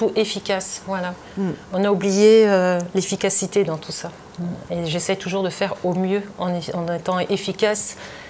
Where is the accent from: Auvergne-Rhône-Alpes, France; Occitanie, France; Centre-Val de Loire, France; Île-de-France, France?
Île-de-France, France; Paris; moved away as an adult; je suis vraiment parisienne, intramuros, née à Paris, de parents parisiens